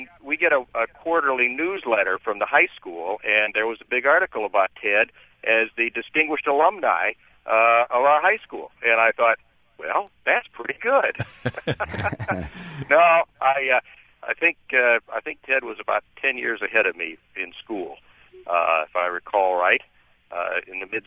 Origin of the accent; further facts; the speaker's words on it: Ames, Iowa, United States; because I grew up in Iowa, grew up in Ames